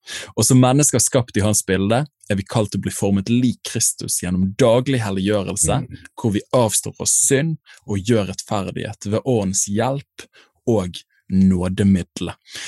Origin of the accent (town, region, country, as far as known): Bergen, Vestland, Norway